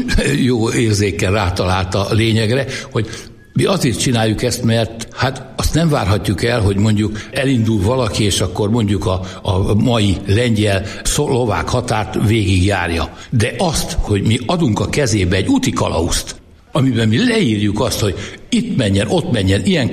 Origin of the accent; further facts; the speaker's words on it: Miskolc, Borsod-Abaúj-Zemplén, Hungary; És én ebben nevelkedtem föl, végül is itt Miskolc városában